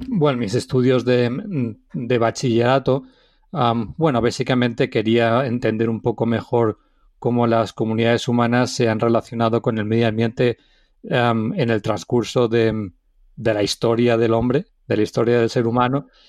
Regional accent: Alicante, Valencian Community, Spain; Pues sí, yo soy originario de la ciudad de Alicante. Nací en Alicante. Mi padre es de La Mancha y mi madre es de la Vega Baja, que es de la zona sur de la provincia de Alicante.

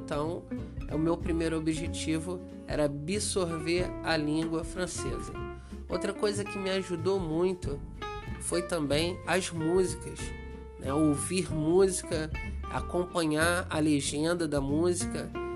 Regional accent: Rio de Janeiro, Brazil; quando a gente se apresenta e fala que é do Brasil, no meu caso, que eu venho do Rio de Janeiro

